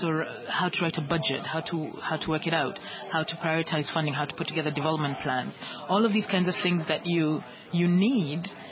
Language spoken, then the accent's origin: English; Kenya; The first was that I'm Kenyan, and Kenya is right next door.